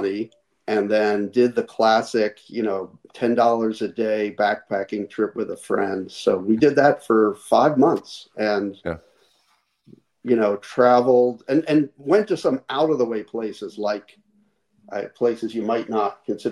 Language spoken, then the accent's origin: English; Philadelphia, Pennsylvania, United States; Well, I grew up in Philadelphia.